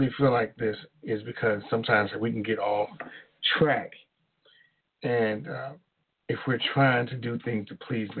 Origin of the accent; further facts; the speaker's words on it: Baltimore, Maryland, United States; I'm from Baltimore.